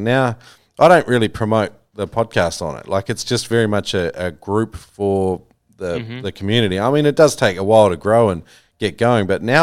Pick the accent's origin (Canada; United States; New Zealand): New Zealand; I grew up with in New Zealand.